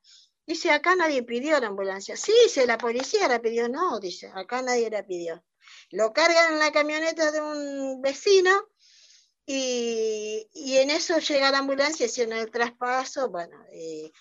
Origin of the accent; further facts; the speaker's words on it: General Alvear, Mendoza, Argentina; yo soy de General Alvear, Mendoza